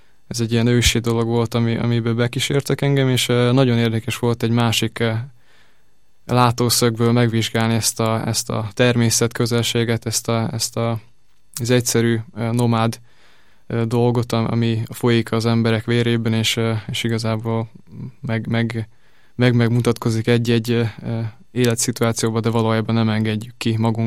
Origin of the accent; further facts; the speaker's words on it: Berehove, Zakarpattia Oblast, Ukraine; also born or lived in Pécs; now in Budapest, Hungary; Kárpátaljáról érkeztem, azon belül is Beregszászról, és egy rövid tanulmányi időszak után felköltöztem Pécsre